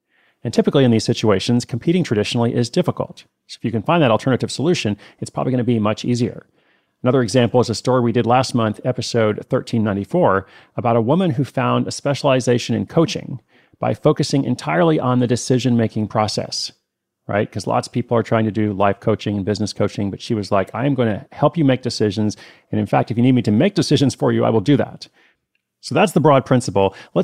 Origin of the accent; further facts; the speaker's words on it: Italy; first language Italian; English is a second language; now in England; I live in England and most of the voiceover work for my native language is back in Italy.